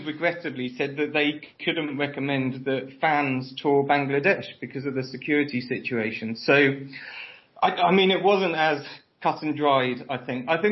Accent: United Kingdom; now in Czech Republic; Despite Brexit, I'm a Brit still based in Europe, but I'm reaching out, of course, to our Commonwealth cousins

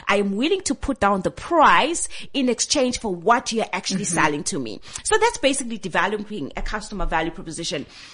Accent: South Africa; Being a South African, like just all of us

